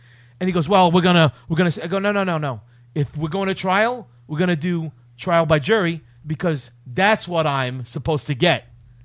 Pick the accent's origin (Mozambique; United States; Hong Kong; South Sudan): Mozambique; I grew up in Mozambique, Africa.